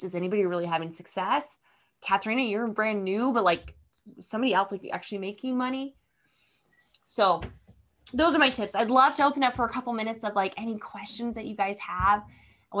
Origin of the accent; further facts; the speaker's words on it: United States; now in Netherlands; I'm an American here living in the Netherlands. I'm here actually launching a wellness brand.